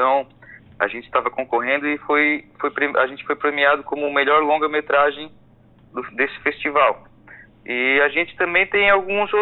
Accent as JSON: {"language": "Portuguese", "town": "Urussanga", "region": "Santa Catarina", "country": "Brazil", "said": "aqui em Uruçanga também, minha terra, né"}